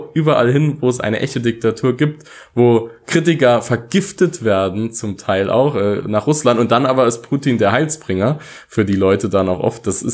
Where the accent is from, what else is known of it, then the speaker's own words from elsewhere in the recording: Saarland, Germany; wir kommen ja aus dem Saarland hier